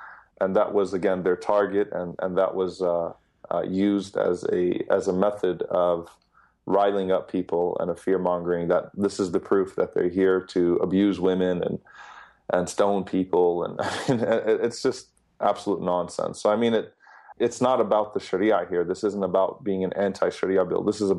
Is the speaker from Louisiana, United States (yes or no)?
yes; New Orleans, Louisiana, United States; I'm born and raised in America. I've never known any other country.